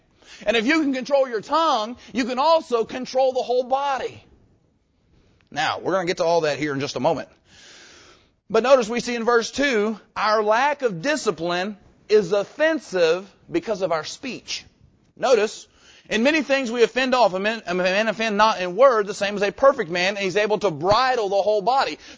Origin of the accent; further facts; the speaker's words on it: Jacksonville, Arkansas, United States; We had the church that we grew up in down in Arkansas, Bible Baptist Church in Jacksonville.